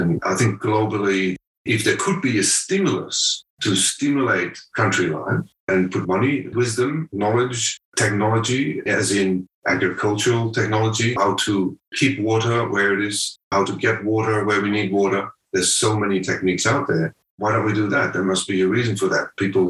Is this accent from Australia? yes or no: no; Netherlands; English is a second language; I am originally from Holland